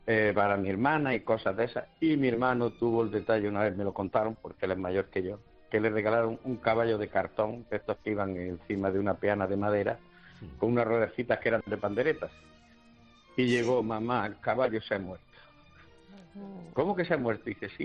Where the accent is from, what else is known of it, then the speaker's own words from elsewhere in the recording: Granada, Andalusia, Spain; yo me crié en Granada, en la carrera del Darro, para mí la calle más bonita del mundo, una casa nazarí